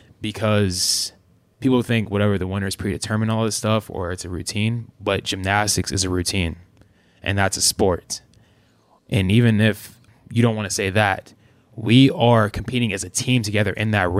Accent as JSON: {"language": "English", "town": "Pittsburgh", "region": "Pennsylvania", "country": "United States", "said": "Yeah, I'm from Pittsburgh."}